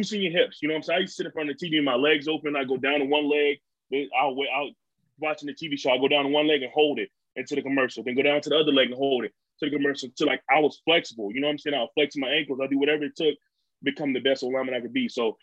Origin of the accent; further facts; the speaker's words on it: Alabama, United States; because, like, growing up in Alabama, the only place you have is the only thing that people, like, show off and broadcast is Alabama State, Alabama A&M, or UAB.